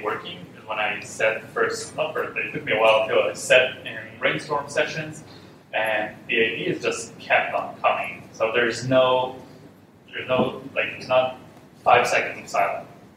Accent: Israel; English is a second language; I'm from Israel. And we have this culture in Israel where usually, I can't say for, can't generalize too much, but culture is really direct.

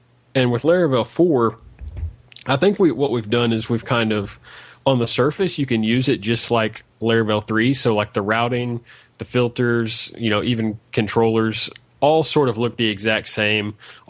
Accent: Arkansas, United States; I'm from Arkansas, United States

